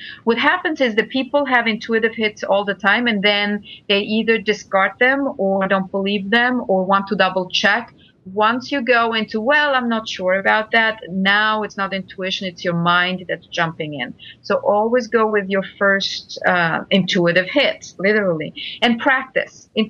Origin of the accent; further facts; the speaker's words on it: Italy; I'm from Italy, so I take them home, get to travel with a real Italian.